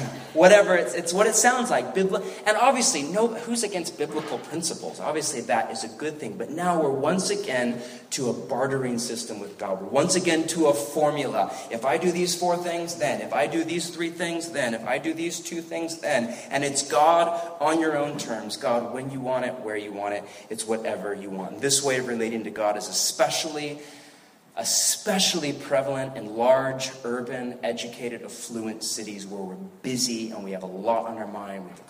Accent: United States; I'm an American, the pursuit of happiness.

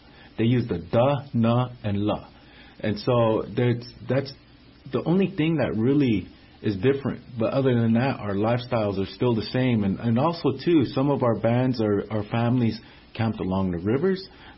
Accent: United States; See, I come from the Lakota Nation, the tribe.

